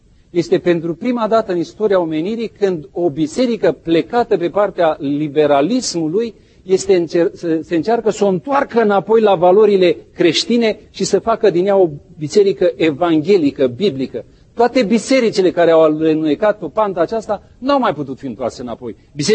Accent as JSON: {"language": "Romanian", "country": "Romania", "lives_now": "United States", "said": "anii aceștia, de când stau în America, mi-am dat seama că lupta cea mai mare pe care o vom da noi ca români aici nu este pentru noi și pentru tineretul nostru să-i pierdem la atei."}